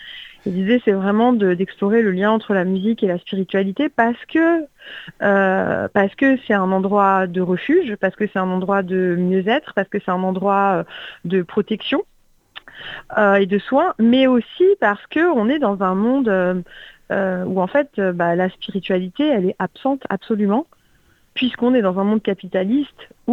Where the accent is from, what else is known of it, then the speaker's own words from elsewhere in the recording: France; moi j'ai grandi en France. J'ai pas beaucoup bougé quand j'étais petite.